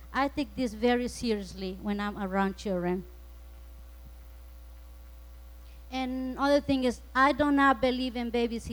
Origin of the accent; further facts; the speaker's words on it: Mexico; I'm from Mexico.